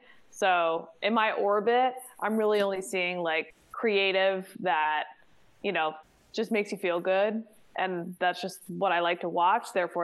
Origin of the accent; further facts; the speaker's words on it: Wilmington, Delaware, United States; Delaware. Wilmington, Delaware.